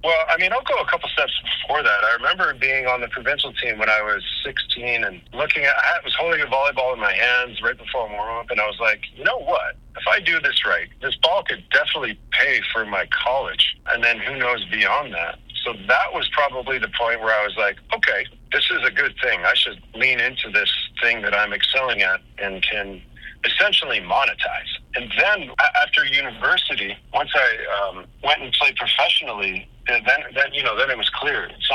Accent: Red Deer, Alberta, Canada; growing up in Red Deer, my brother and I mean, we played every sport.

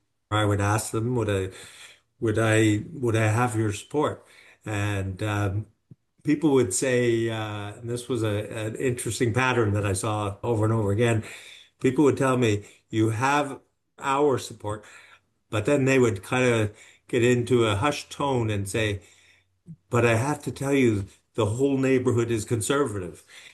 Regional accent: Saint John, New Brunswick, Canada; also born or lived in Toronto / Fredericton; I was born in Toronto, but to two parents from St. John. We moved back to St. John. I went to grade 2 at M. Gerald Teed School. We were in St. John and then later Fredericton.

